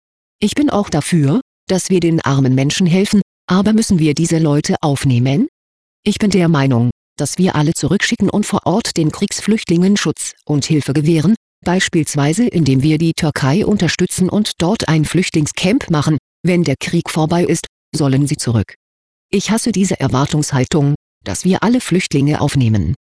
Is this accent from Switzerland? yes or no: yes; Switzerland; ich bin Schweizer